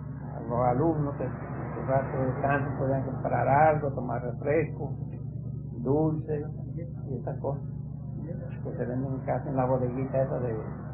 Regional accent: Guantánamo, Cuba; Yo trabajaba ahí desde que vine fui de Guantánamo para allá.

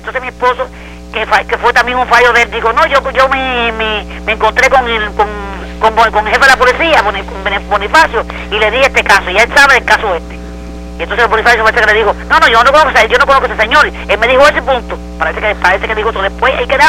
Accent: Havana, Cuba; no puede ser, porque no soy tan pequeña, yo soy habanera

